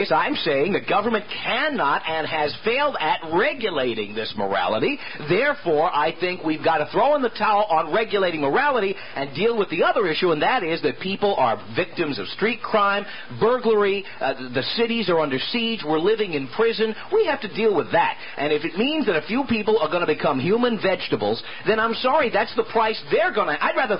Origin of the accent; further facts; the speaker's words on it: New York, United States; You live in New York. I grew up in New York.